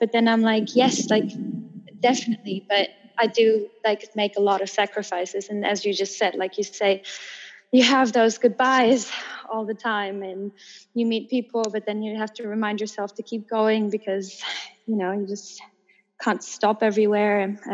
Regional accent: Germany; also born or lived in Poland; now in Australia; I was born in Poland, and my mother moved to Germany when I was about one, so I basically grew up in Germany, always having those Polish roots.

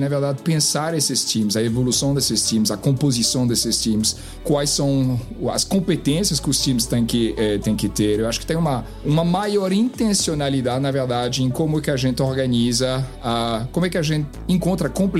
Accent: France; Portuguese is a second language; now in Brazil; Eu sou francês, mas estou aqui no Brasil já há alguns anos, na verdade são acho quase 7 anos

